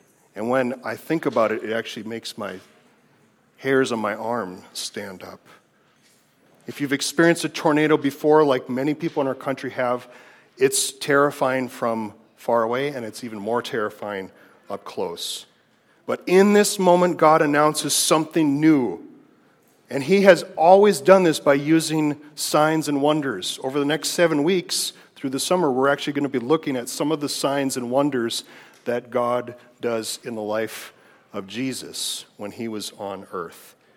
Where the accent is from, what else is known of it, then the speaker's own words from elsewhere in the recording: Midwest, United States; Clearly, see, I grew up in the Midwest where we actually have tornadoes and windstorms